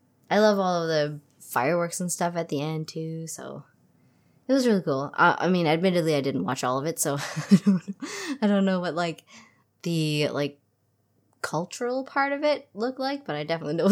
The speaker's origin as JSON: {"language": "English", "country": "Canada", "said": "I'm Canadian."}